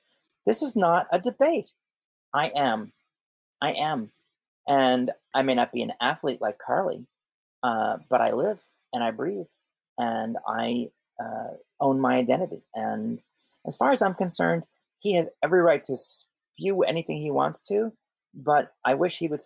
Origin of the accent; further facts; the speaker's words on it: South Africa; Well, first off, he's not responsible for us just because he's from the same country.